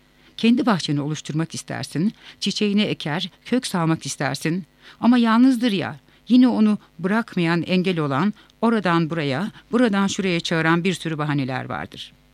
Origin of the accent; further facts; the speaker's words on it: Manisa, Turkey; 1971 yılında Manisa'da doğdum. Rumeli kökenli bir ailenin iki evladının küçüğüyüm.